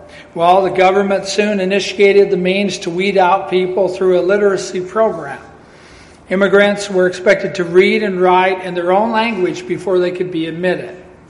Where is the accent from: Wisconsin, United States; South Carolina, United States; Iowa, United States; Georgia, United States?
Iowa, United States; which is my other half. I'm mostly German. I'm from Iowa.